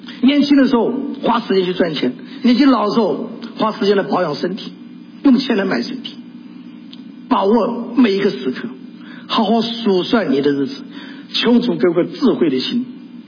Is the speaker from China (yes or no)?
no; Taiwan; now in United States; 我从台湾来的，改变我的环境